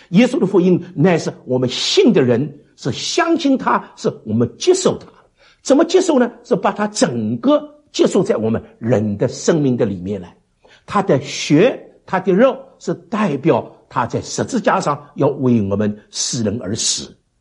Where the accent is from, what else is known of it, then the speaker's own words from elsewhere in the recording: China; 我们中国人